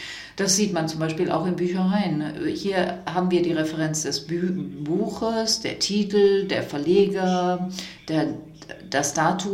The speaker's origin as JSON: {"language": "German", "country": "France", "second_language": "German", "said": "Man hört, dass ich bin Franzose. Ich habe Englisch mit einem französischen Text, Akzent gesprochen"}